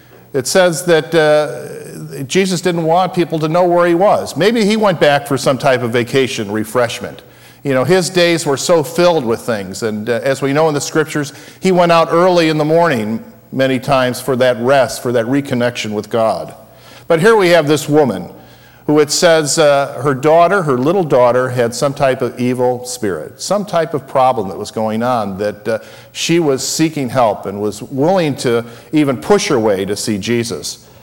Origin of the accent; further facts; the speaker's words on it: Chicago, Illinois, United States; had a chance to go back to Chicago, which is my hometown, and still have relatives that live in the suburbs there.